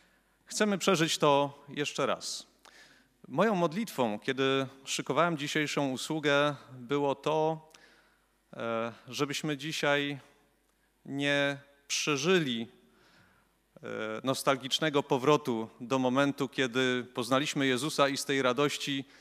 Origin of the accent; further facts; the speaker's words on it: Gdańsk, Pomeranian Voivodeship, Poland; Skoro podróż i skoro jesteśmy z Gdańska, tak jak Cherson czy Odessa, Gdańsk jest miastem portowym